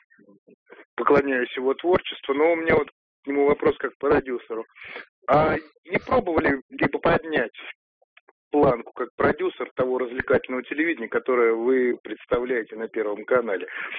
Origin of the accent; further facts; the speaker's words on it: Vladimir Oblast, Russia; Владимирская область.